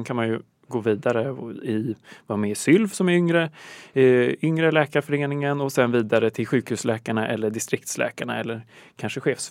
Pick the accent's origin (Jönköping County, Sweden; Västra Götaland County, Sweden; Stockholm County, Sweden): Stockholm County, Sweden; Stockholm; now in Lund, Sweden; Jag är från Stockholm, precis. Men jag pluggar i Lund.